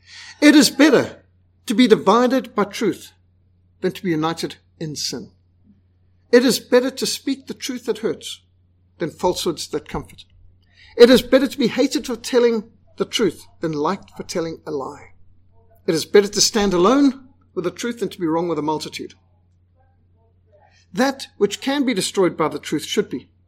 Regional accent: Zimbabwe; I was brought up in Rhodesia.

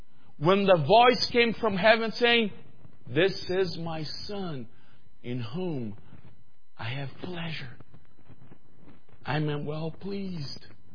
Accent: Brazil; When I come here from Brazil, we don't have that kind of seasons that you guys have here.

